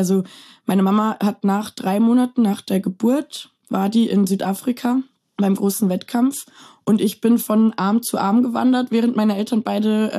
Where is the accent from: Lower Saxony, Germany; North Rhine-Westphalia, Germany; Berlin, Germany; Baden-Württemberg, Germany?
North Rhine-Westphalia, Germany; Bad Salzuflen; born or raised there; also born or lived in Lemgo